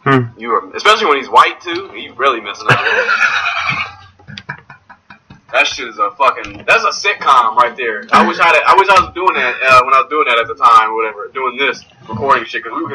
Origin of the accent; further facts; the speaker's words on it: Louisiana, United States; Come on, I'm Creole, so what is that?